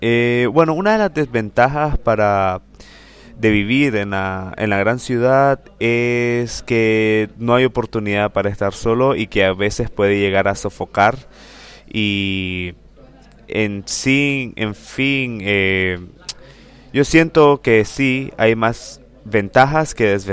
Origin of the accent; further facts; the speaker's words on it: Managua, Nicaragua; vengo de Managua, Nicaragua. Managua es la capital de Nicaragua, o sea, es la ciudad más grande en mi país.